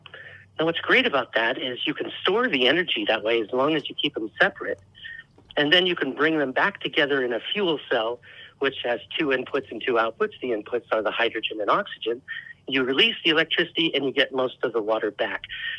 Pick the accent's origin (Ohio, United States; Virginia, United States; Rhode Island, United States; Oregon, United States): Oregon, United States; Portland; Portland, Oregon.